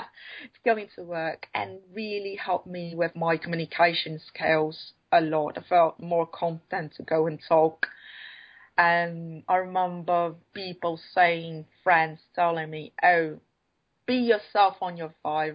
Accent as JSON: {"language": "English", "country": "Brazil", "tie": "born or raised there", "second_language": "English", "said": "I feel I am British by heart, born and raised in Brazil."}